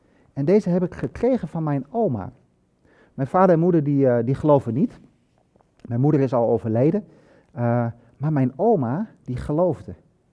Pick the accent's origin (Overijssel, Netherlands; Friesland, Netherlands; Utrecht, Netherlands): Overijssel, Netherlands; Hengelo; Ik kom uit Hengelo. Ik ga naar dezelfde kerk als Bent-Jan. Ik praat niet zo als Bent-Jan